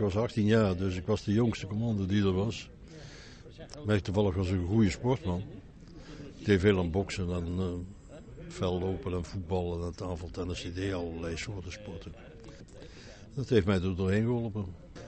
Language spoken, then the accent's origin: Dutch; Maastricht, Limburg, Netherlands; born there; geboren te Maastricht, geboren 23/6/25.